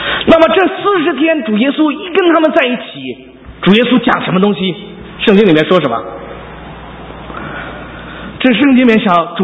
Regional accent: China; 其实这几个门徒哈，我相信他跟我们中国人有点像

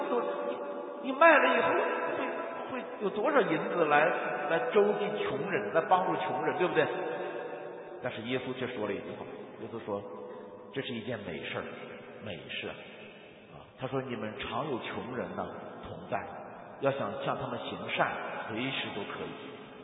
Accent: China; 在中国农村，我在农村长大，农村小孩子见了鬼都会疯癫。

